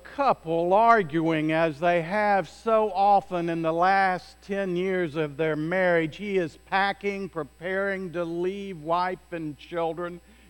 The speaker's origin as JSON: {"language": "English", "region": "the South", "country": "United States", "accent": "southern", "said": "And just in case my southern accent has gotten in the way, let me spell it"}